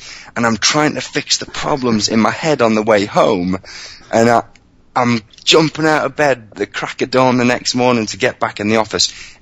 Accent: United Kingdom; And as a British guy, I don't use the word awesome very often.

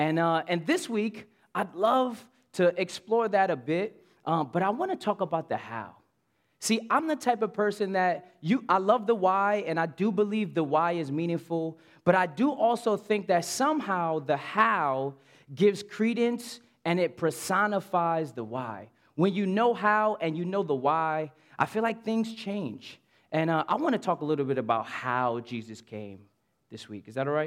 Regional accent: Brooklyn, New York, United States; So I grew up in Brooklyn, which is the real capital of New York.

